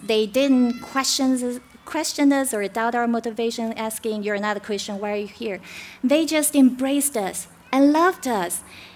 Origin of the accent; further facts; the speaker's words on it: Taiwan; Yeah, I was born in Taiwan, grew up there.